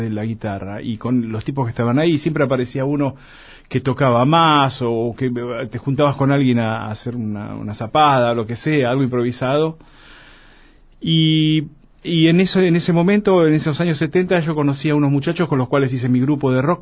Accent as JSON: {"language": "Spanish", "town": "Lincoln", "region": "Buenos Aires Province", "country": "Argentina", "tie": "born there", "said": "yo nací en Lincoln y toda mi familia es de aquella zona. Mi abuela era de Bayauca, Los Toldos, toda esa zona."}